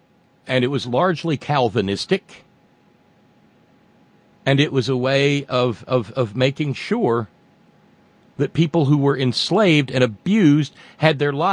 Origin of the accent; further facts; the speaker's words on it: Philadelphia, Pennsylvania, United States; I'm from North Philly, the hood, and that nasty stuff is rampant right along with crack.